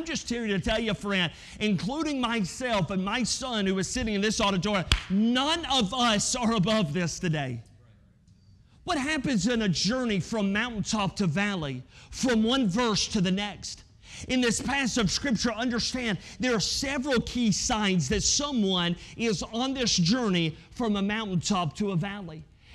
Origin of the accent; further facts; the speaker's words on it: the South, United States; also born or lived in West Virginia; now in California, United States; Now, I don't know about you, but I grew up in the South. Gasoline's a little bit cheaper in the South.